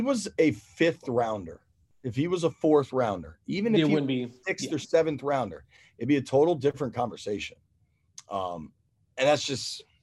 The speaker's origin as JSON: {"language": "English", "town": "Washington", "region": "District of Columbia", "country": "United States", "tie": "born or raised there", "said": "My hometown, buddy."}